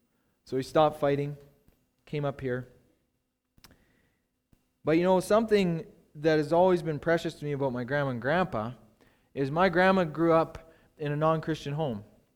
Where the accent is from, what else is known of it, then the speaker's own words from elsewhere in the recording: British Columbia, Canada; So in the river behind my house, the Bulkley River, growing up in the Bulkley Valley, beautiful river.